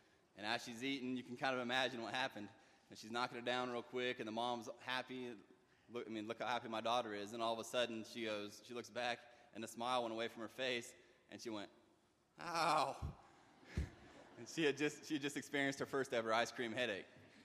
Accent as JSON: {"language": "English", "town": "Hays", "region": "Kansas", "country": "United States", "said": "I'm from Hayes, Kansas, and I get to spend the summer here with you guys."}